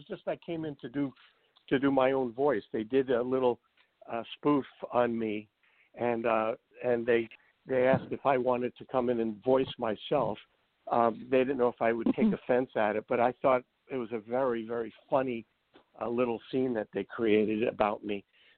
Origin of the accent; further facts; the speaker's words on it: Brooklyn, New York, United States; And I grew up in Brooklyn, and I was going to schools in Manhattan for singing, dancing, acting